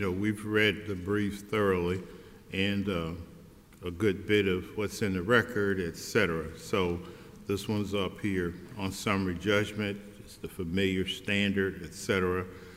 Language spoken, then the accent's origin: English; Shreveport, Louisiana, United States; now in New Orleans, United States; Still from my hometown in Shreveport, but he swallowed the bug and he's been here in New Orleans for a while, but I'm still claiming him as my Shreveport compadre.